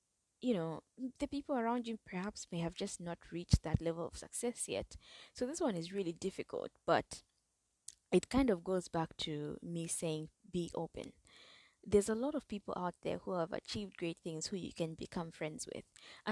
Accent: Zambia; I know I come from Zambia, and I know that being from Zambia, sometimes because we see a limit on so many things.

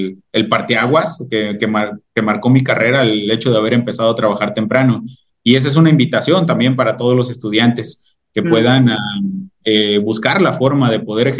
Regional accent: Jacona, Michoacán, Mexico; Soy de Jacona, nací en Jacona, Michoacán. Es un pueblo que está, no, pueblo y ciudad, a un lado de Zamora.

